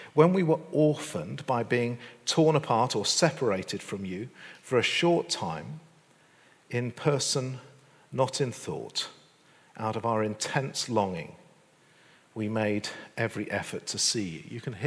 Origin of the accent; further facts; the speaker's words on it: North West England, United Kingdom; I'm Lancastrian. I'm English.